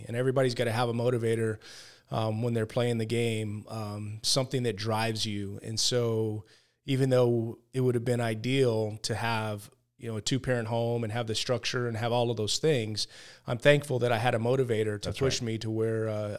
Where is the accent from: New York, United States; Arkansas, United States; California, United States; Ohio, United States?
California, United States; I mean, I think as a kid, I just, you know, growing up in the Bay Area, we had some really successful San Francisco 49ers